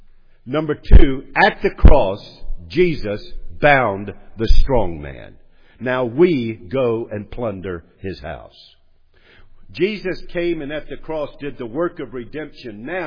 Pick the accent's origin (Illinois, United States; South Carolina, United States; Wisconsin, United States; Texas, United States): South Carolina, United States; North Charleston; accent: North Charleston; pardon my North Charleston accent